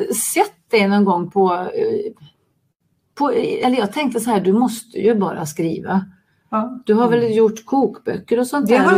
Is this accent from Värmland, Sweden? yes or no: yes; Värmland, Sweden; now in Stockholm, Sweden; Nej, jag kommer från Värmland.